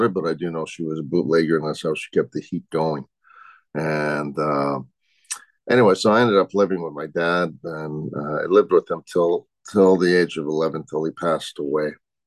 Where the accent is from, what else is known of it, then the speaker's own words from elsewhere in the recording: Quebec City, Quebec, Canada; I'm from a large family. I'm from a family of nine. I'm from Quebec City.